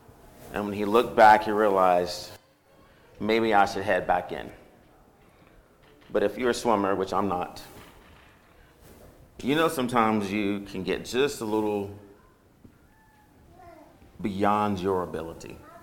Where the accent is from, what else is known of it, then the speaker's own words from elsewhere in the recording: Culpeper, Virginia, United States; I'm from Culpeper, Virginia.